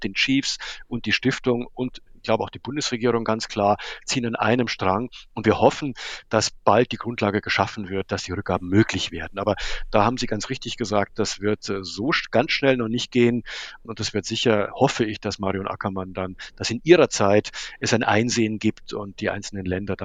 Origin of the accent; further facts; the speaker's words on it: Munich, Bavaria, Germany; now in Berlin, Germany; Ich bin inzwischen Berliner geworden. Ich komme zwar ursprünglich aus München, aber lebe jetzt exakt 30 Jahre in Berlin.